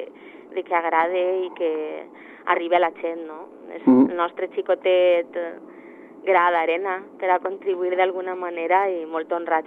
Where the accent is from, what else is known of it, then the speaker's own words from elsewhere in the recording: Valencian Community, Spain; first language Valencian; el valencià és la meva llengua materna, que m'enxissa, que ho visc molt